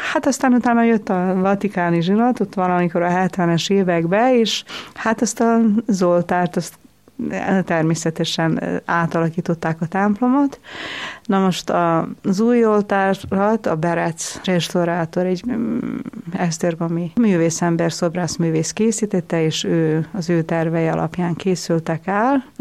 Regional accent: Subotica, Vojvodina, Serbia; Szabadkán nőttem föl, az 5. körben, a Halasi úton, azt most úgy hívják, hogy Karagyorgyev út

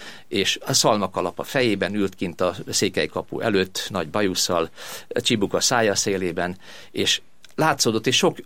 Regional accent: Táborfalva, Pest, Hungary; also born or lived in Lajosmizse; Lajos Mizsén születtem, 56. október 5-én, nagyon szép és zavaros időben, és Táborfalván nőttem fel, 14 éves korom még az általános iskolát ott végezvén

